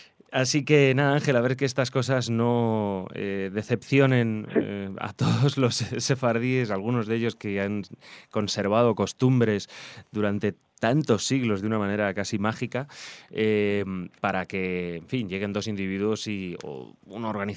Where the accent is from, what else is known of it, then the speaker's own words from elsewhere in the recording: Spain; Como ciudadano español